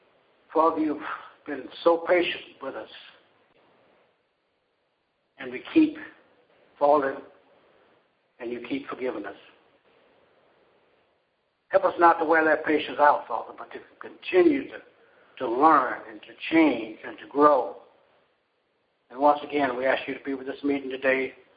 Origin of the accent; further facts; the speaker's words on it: California, United States; for the one who just came on. I'm from California.